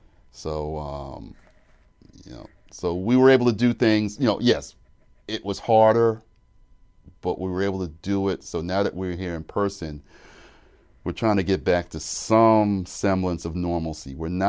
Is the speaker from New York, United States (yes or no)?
yes; Brooklyn, New York, United States; I was double vaccinated back in the spring with the Pfizer vaccine for my hometown, Brooklyn, New York.